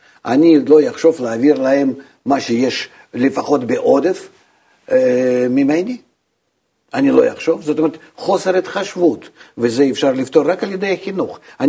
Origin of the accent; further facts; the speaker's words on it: Russia; Hebrew is a second language; now in Israel; אני גדלתי ברוסיה.